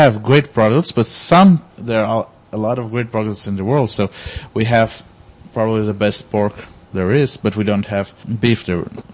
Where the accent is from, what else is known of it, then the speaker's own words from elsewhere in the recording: Madeira, Portugal; now in Lisbon, Portugal; I'm from Madeira Island. I've only been in Lisbon for 10 years now.